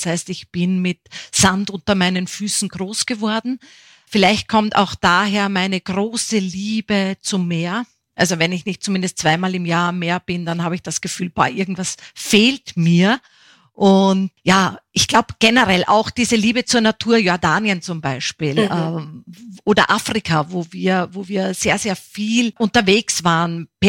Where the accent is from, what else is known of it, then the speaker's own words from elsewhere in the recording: Upper Austria, Austria; weil mein Vater ist ja Niederösterreicher, 100 Kilometer Wiener. Meine Mutter stammt aus Bayern und aufgewachsen bin ich dann in Oberösterreich. Man spricht da zwar überall Deutsch, aber unterschiedlich Deutsch. Drum sage ich immer dreisprachig. Ich bin mit 9 Monaten dann in die Arabischen Emirate gekommen